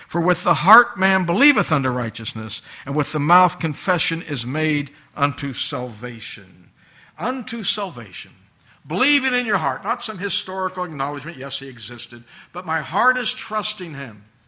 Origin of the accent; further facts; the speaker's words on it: United States; Well, I'm from America, as you know, so I'll use our president as an example.